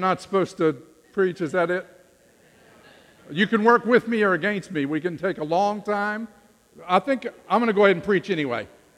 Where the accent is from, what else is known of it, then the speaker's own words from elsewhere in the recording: Virginia, United States; I am not a Californian, if you didn't know. I'm from Virginia.